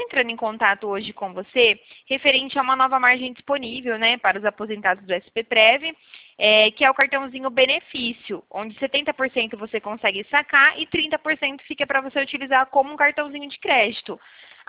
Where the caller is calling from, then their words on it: Cordeirópolis, São Paulo, Brazil; Eu falo aqui de Cordeirópolis.